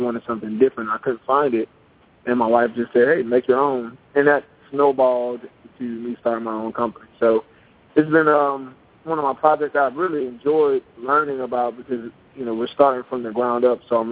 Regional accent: Piscataway, New Jersey, United States; Rock Avenue is a street I grew up off of in Piscataway, New Jersey.

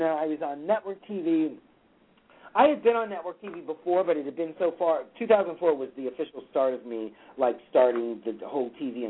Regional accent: Los Angeles, California, United States; I'm from Los Angeles. I was born in Burbank.

